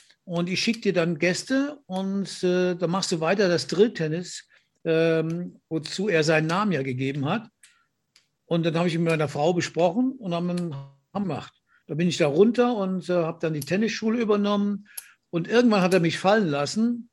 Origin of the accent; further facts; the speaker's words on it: Andernach, Rhineland-Palatinate, Germany; moved away as an adult; Für mich war ja Andernach so schon meine Heimat und meine Welt. Und da dachte ich, du musst raus.